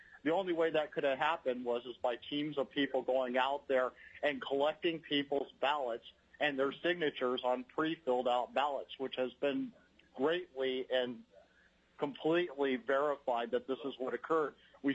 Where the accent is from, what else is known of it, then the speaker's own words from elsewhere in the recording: Big Lake, Alaska, United States; I'm from Big Lake, Alaska.